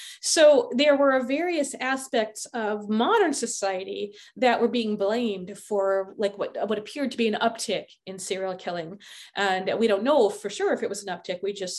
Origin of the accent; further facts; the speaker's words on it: West Coast, United States; I'm from the West Coast, so I tend to some of those tend to stick with me a little better